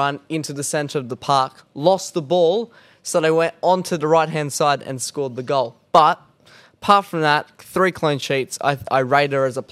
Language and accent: English; Australia; Yeah, and we're Australian.